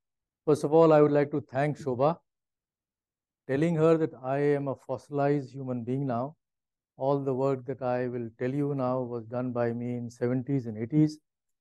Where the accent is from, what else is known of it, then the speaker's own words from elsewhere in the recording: Lucknow, Uttar Pradesh, India; I come from Lucknow.